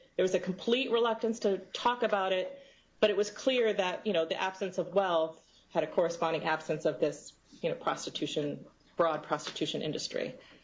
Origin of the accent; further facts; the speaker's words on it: Colombia; accent: Colombian; I'd call for a job, but they'd hear my Colombian accent, and they'd say the job was no longer available.